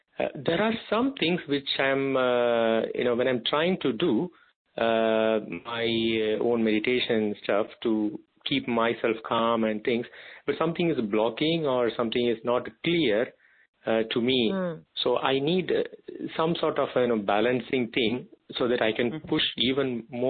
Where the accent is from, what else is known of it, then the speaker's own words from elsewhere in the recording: Tamil Nadu, India; moved away as an adult; now in United Kingdom; I am mid-40s. Now, I'm from India, Tamil Nadu, the south part, and I'm living in the UK for the past 14 years.